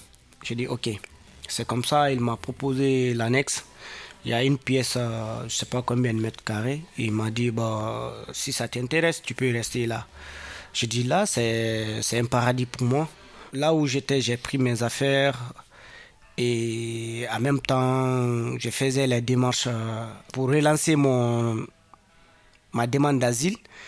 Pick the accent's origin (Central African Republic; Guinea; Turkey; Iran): Guinea; now in Lyon, France; Moi, je suis guinéen et moi, je suis arrivé à l'ECG début 2021. Je suis arrivé déjà sur le Lyon en début 2019.